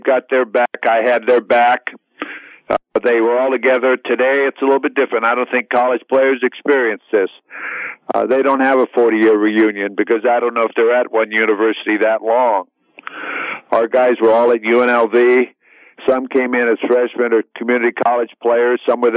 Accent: Las Vegas, Nevada, United States; from Las Vegas saying, buckle up, everyone.

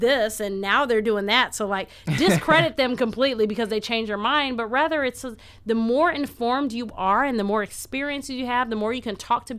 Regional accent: Quincy, Illinois, United States; I'm from Quincy, Illinois. It's a population of 40,000 and 5% Black.

